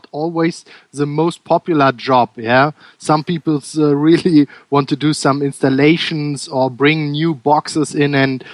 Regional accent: Berlin, Germany; from Berlin.

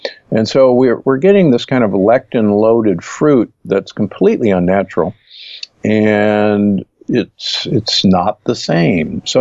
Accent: Omaha, Nebraska, United States; what I should have realized growing up in Omaha

